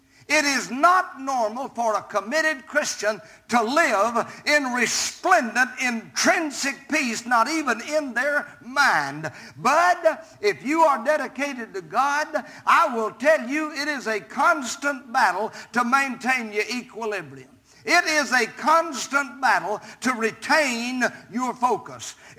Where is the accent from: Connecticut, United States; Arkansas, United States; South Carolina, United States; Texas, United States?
Arkansas, United States; And I grew up in South Arkansas where you had to grow anything, you had nothing to eat.